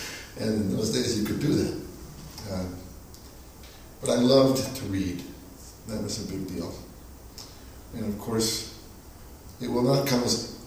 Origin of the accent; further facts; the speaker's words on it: Queens, New York, United States; Well, the neighborhood was called Sunnyside. Still is. And it's, I grew up at near the corner of 46th Street and Queens Boulevard in Queens.